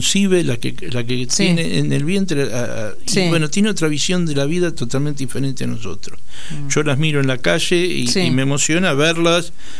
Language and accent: Spanish; Argentina; yo hablo como argentinos.